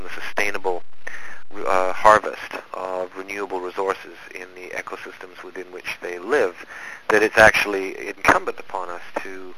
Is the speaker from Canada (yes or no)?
yes; Canada; being a Canadian and somebody living on the west coast of Canada